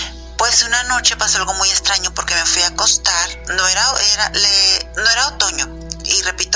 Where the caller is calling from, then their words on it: Suazo, Nuevo León, Mexico; yo soy de aquí de Suazo, Nuevo León, y les mando un saludo y siempre los escucho.